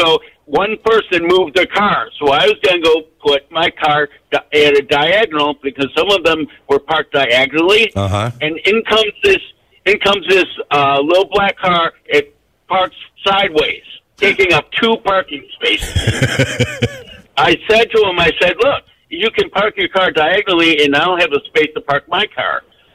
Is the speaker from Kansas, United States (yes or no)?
no; Buffalo, New York, United States; I'm from Buffalo, okay?